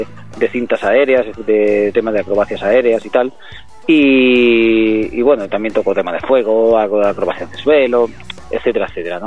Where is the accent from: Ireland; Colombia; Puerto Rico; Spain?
Spain; South; now in Segovia, Spain; me crié por el sur. Ajá. Pero ahora mismo estoy por Segovia.